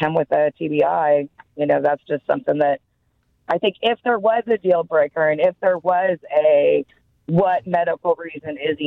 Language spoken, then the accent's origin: English; Kansas City, Missouri, United States; I mean, I'm from Kansas City.